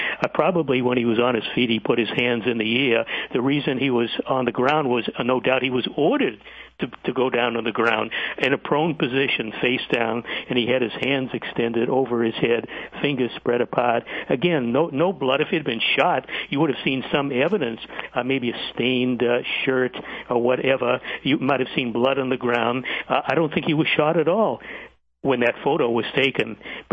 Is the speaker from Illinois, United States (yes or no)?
no; Boston, Massachusetts, United States; I grew up in Boston. I know exactly where this incident took place, in Copley Square in Boston, a very, very prominent place.